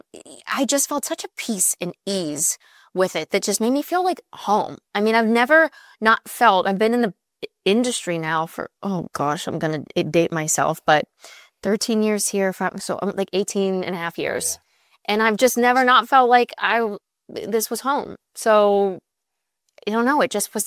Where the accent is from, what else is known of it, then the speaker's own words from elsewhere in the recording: Pittsburgh, Pennsylvania, United States; I grew up in Pittsburgh.